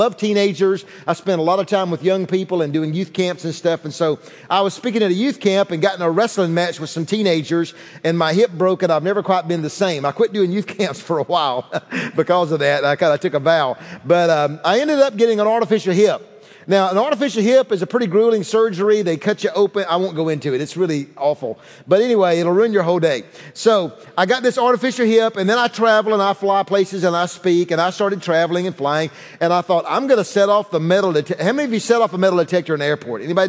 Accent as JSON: {"language": "English", "region": "Alabama", "country": "United States", "lives_now": "Raleigh, United States", "said": "People can't believe I'm from Alabama. I talk so fast."}